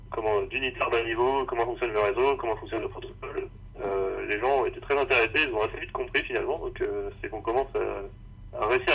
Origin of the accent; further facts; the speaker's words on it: Rennes, Brittany, France; Moi, je suis rennais